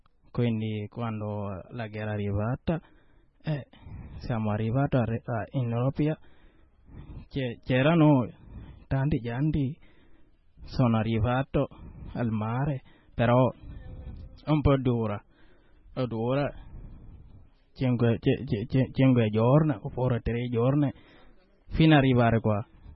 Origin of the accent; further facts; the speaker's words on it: Côte d’Ivoire; Italian is a second language; now in Italy; Vengo dal Costa d'Avorio. Quando noi siamo arrivati qua, da 2011. La prima siamo arrivati a 2010 a Libia.